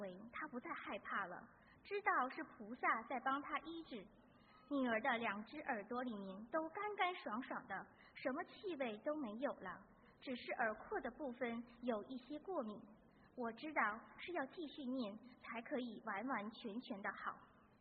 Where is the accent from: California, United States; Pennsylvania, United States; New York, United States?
California, United States; Los Angeles; 我是来自洛杉矶的